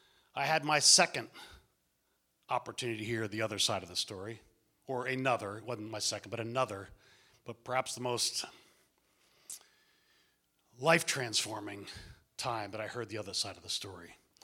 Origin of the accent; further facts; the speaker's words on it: Philadelphia, Pennsylvania, United States; born there; I was born in 1958 in Philadelphia, Pennsylvania.